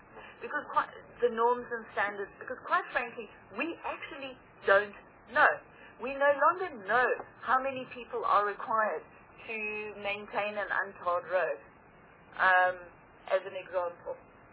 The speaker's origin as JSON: {"language": "English", "town": "East London", "region": "Eastern Cape", "country": "South Africa", "said": "that's not just because I'm from East London."}